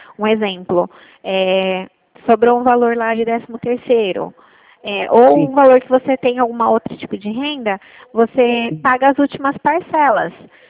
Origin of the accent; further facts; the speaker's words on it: Itu, São Paulo, Brazil; eu sou daqui de Itu.